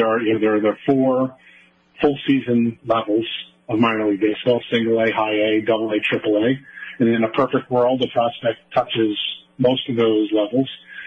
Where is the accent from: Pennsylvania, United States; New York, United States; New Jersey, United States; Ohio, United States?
Pennsylvania, United States; Pittsburgh; I'm from Pittsburgh. That was just me.